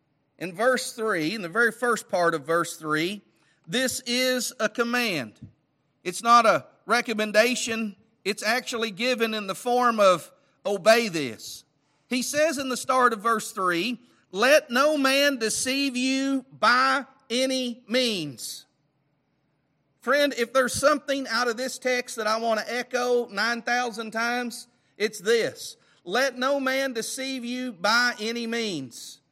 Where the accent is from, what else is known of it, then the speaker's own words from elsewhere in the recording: Greenwood, United States; the First Baptist Church where we grew up there in Greenwood.